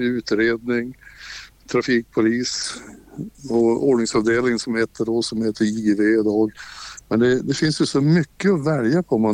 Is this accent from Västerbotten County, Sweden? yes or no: yes; Lycksele, Västerbotten County, Sweden; Jag är från Lycksele egentligen då.